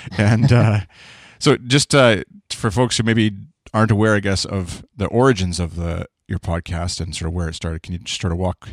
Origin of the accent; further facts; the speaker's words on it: Canada; accent: Canadian; my bland Canadian accent